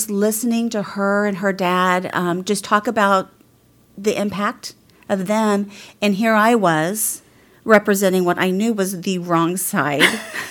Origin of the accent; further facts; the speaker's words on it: Kokomo, Indiana, United States; Yeah. So I grew up in Kokomo, small town.